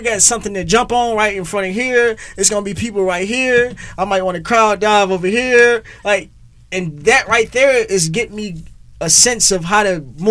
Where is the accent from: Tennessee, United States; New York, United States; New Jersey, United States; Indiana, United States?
Indiana, United States; Indianapolis; The last stop on the tour is my hometown, Indianapolis, Indiana, August 16th.